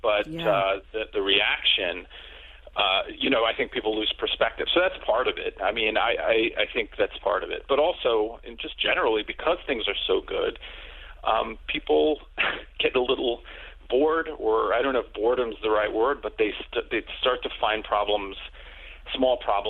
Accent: New York City, New York, United States; I grew up in New York City in the 70s. It was a crime-ridden place until the 90s.

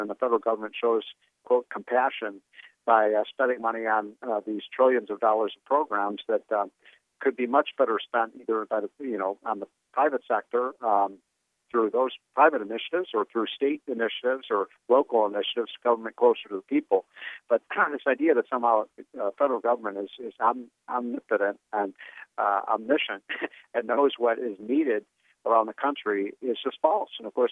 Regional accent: Illinois, United States; I'm from Illinois, by the way, as you mentioned. I grew up in Illinois. I have a great affinity for the state, the land of Lincoln

